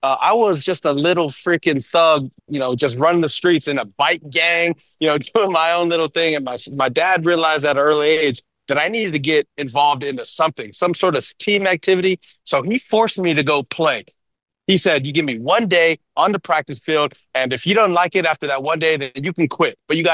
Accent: San Diego, California, United States; I'm a Charger fan, born and raised in San Diego.

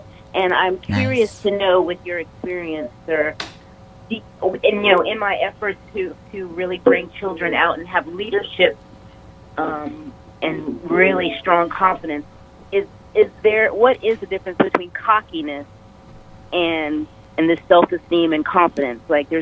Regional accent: Morrisville, North Carolina, United States; I am from Morrisville.

